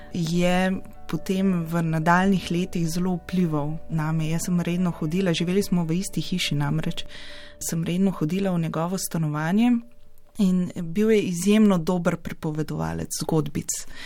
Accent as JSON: {"language": "Slovenian", "town": "Ljubljana", "region": "Central Slovenia", "country": "Slovenia", "tie": "born or raised there", "said": "Sem rojena Ljubljančanka, prihajam iz Rožne doline, kjer sem tudi živela do svojega 26. 27. leta. In na ta konec me v bistvu vežejo vse moje rodbinske povezave. Prihajam iz stare viške družine, ki se je sem preselila, ko se je gradila južna železnica."}